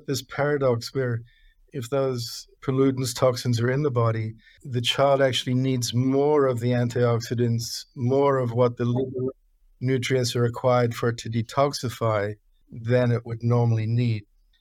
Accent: New Zealand; growing up in New Zealand

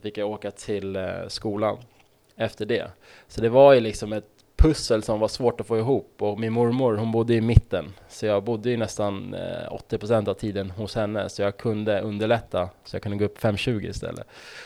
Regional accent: Stockholm, Stockholm County, Sweden; jag är från Skärholmen, Vårberg. Så när jag var liten så tränade jag i Vårbygårds simhall.

